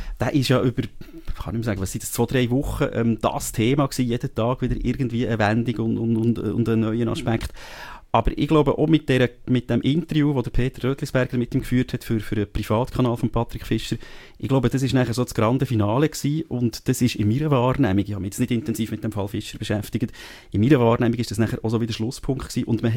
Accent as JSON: {"language": "German", "region": "Bern", "country": "Switzerland", "said": "Und gut, ich bin nicht Zürcher, ich habe nicht die Animosität als Berner."}